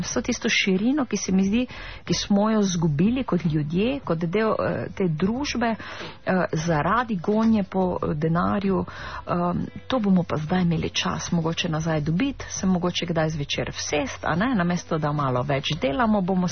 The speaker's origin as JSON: {"language": "Slovenian", "town": "Ptuj", "region": "Drava", "country": "Slovenia", "said": "Mogoče sem to tisto kot prava Ptujčanka dobila od perutnine."}